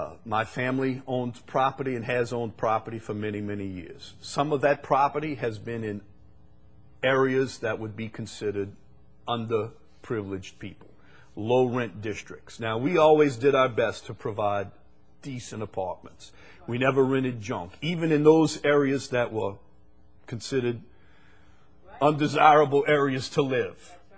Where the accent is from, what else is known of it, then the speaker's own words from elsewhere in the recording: United States; You know, for the most part, we are fat American affluent people.